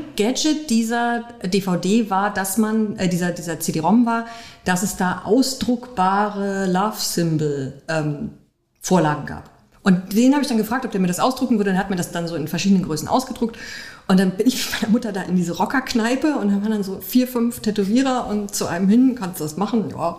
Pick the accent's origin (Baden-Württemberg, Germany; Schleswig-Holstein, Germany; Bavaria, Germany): Bavaria, Germany; Ich bin in Bayern auf dem Land aufgewachsen, da gab es damals kein Tattoo-Studio.